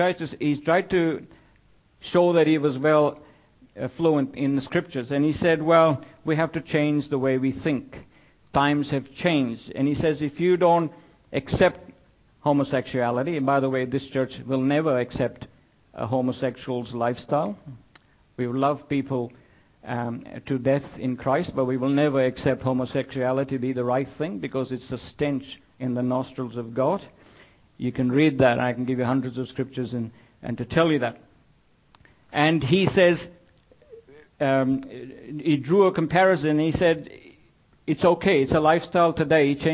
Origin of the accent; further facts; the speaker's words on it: India; Nowhere have I seen this work practically than me growing up in India.